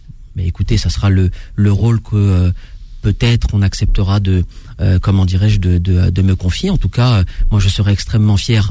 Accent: France; born there; je suis investi entre mon pays de naissance, la France, et mon pays d'origine, la Tunisie

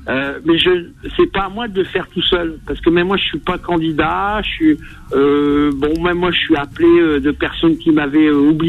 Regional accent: Amiens, Hauts-de-France, France; Moi, je suis originaire d'Amiens, à la base.

